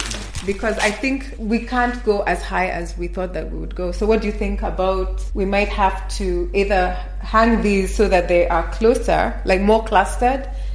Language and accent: English; Nairobi, Kenya; I did not necessarily see a lot of artists when I was growing up in Nairobi.